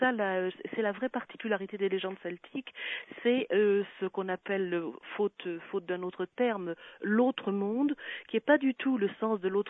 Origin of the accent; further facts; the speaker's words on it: Nouvelle-Aquitaine, France; Moi, je suis du Sud-Ouest. Je suis de la Dordogne.